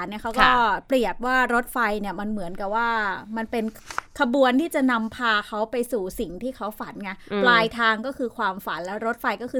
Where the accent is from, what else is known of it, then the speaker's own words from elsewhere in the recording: Chachoengsao, Thailand; ดิฉันนี่แค่กรุงเทพกลับบ้านที่ฉะเชิงเทราบ้านอยู่แปดริ้วไง